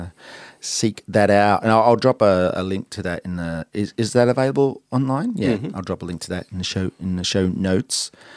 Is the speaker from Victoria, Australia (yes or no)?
yes; Mornington, Victoria, Australia; And I was from Mornington, and I hadn't really spent much time in the city.